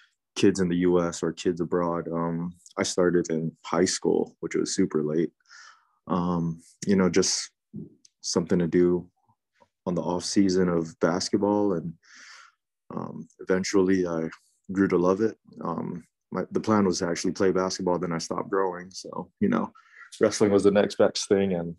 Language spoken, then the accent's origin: English; Guam; It's that island life, man. It's all about family, community, tight-knit